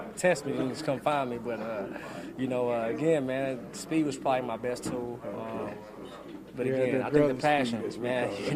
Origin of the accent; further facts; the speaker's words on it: Asheville, North Carolina, United States; In Asheville, North Carolina. So I was born in North Carolina. The beautiful mountains, man. I'm biased, mountain boy.